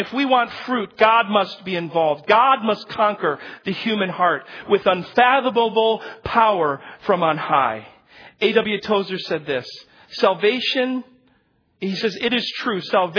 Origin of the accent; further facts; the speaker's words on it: Spain; moved away as an adult; now in United States; When I came from Spain to the United States to pastor, I was so humbled that I would be called to be a pastor.